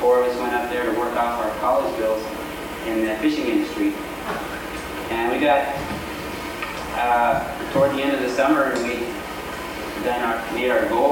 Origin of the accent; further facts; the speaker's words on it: Portage, Wisconsin, United States; born there; also born or lived in Arkansas / Montana; I was born in Portage, Wisconsin, February 28, 1960. And I was one of four kids. I was the youngest.